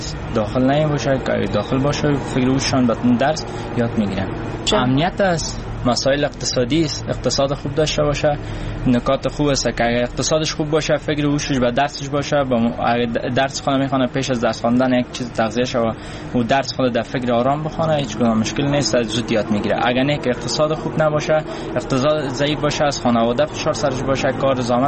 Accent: Kabul, Afghanistan; از کابل هستم.

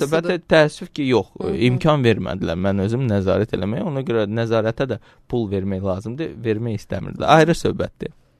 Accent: Baku, Azerbaijan; born there; bəlkə biz bir Azərbaycanlı kimi bir məsləhət verərik. Axı, mən bu Bakıda anadan olmuşam, bu mənim şəhərim. Mənim ölkəmdir.

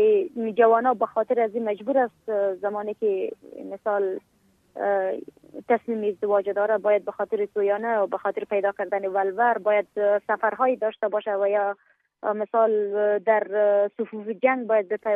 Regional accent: Helmand, Afghanistan; ما در ولایت هلمند بزرگ شدیم

